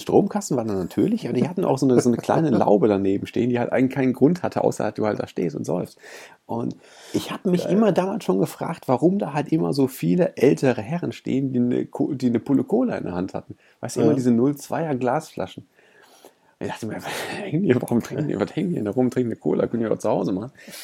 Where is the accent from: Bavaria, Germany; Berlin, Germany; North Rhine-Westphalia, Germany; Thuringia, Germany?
North Rhine-Westphalia, Germany; Essen; ich bin in Essen-Krai groß geworden. Und Krai hat nur echt nicht. Hat auch keinen guten Ruf. Ne? Ist echt eigentlich ganz schön, aber auch ein hartes Pflaster. Und ich bin da zur Grundschule gegangen